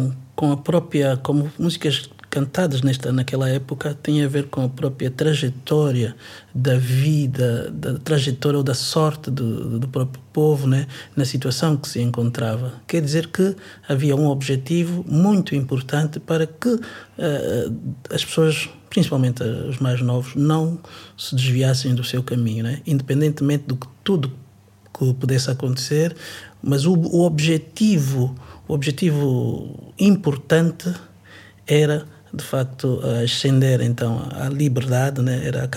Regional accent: Angola; now in Portugal; Eu venho contar-vos as experiências da minha vida, da minha infância em Angola, uma Angola conturbada

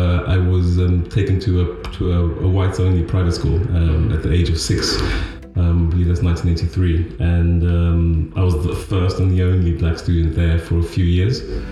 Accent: South Africa; moved away as an adult; now in Boston, United States; I was born in South Africa. In 1977, I grew up in South Africa all my childhood, having never left the country till I was 18, and then moved to the United States, Boston, Massachusetts, when I was 18.

